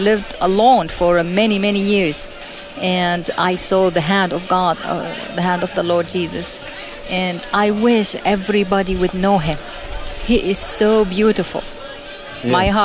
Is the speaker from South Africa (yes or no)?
no; Syria; also born or lived in Boston, United States; now in United States; I lived in Boston when I came from Syria. I lived in Boston